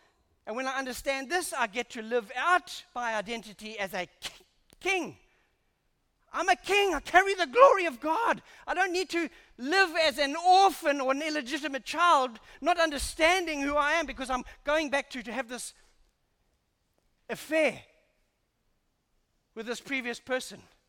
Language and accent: English; United Kingdom; I'm European and I'm British, if you want to call it that.